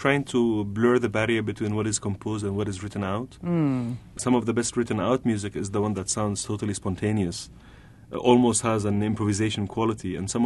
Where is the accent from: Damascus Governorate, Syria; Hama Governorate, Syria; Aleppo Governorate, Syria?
Damascus Governorate, Syria; Damascus; I grew up in Damascus, and my basic training was Western classical music.